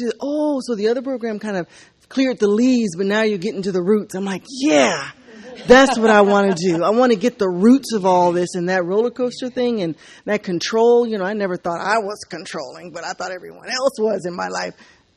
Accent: Alaska, United States; Because I felt like I needed to share. I'm from Alaska.

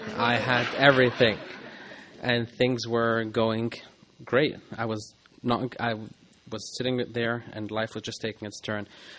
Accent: Montreal, Quebec, Canada; from Montreal, Canada.

